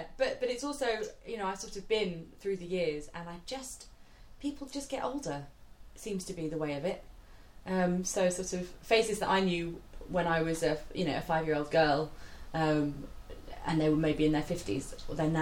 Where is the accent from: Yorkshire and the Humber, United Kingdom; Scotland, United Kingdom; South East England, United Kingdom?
South East England, United Kingdom; Southampton; I was born in Southampton.